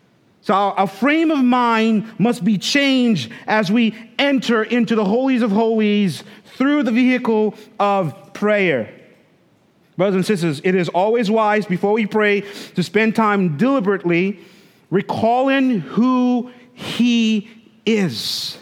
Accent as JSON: {"language": "English", "country": "St. Lucia", "tie": "born or raised there", "said": "Growing up in St. Lucia, we had beautiful beaches, beautiful beaches."}